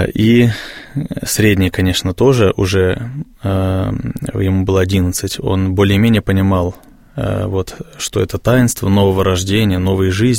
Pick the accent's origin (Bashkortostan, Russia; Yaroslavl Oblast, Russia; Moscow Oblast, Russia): Bashkortostan, Russia; получилось так, что на псковской земле я попал, хотя родом из Башкирии.